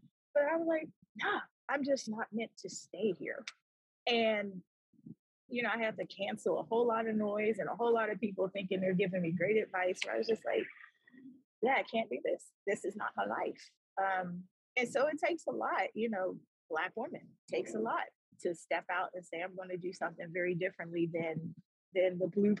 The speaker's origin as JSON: {"language": "English", "town": "Pittsburgh", "region": "Pennsylvania", "country": "United States", "lives_now": "Washington, United States", "said": "I know, I'm from Pittsburgh too. I know. I live in DC now, but a big part of that was I had to recognize I had to leave, like physically leave that environment."}